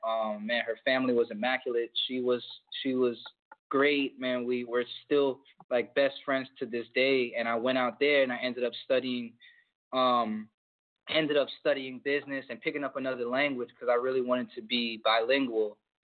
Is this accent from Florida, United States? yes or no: yes; Orlando, Florida, United States; also born or lived in Maryland; now in Atlanta, United States; I'm originally from Orlando, but when I first joined Border Wars, I was living out in Maryland, and I had just moved to Atlanta.